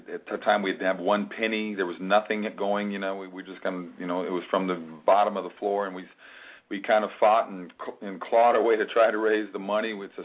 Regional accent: Minnesota, United States; I've been through it all the years I grew up in Minnesota

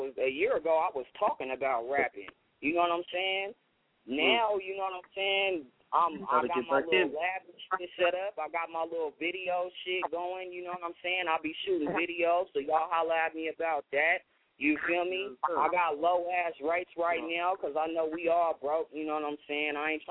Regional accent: Sacramento, California, United States; I'm from Sacramento. I'm a king, so I didn't want to say

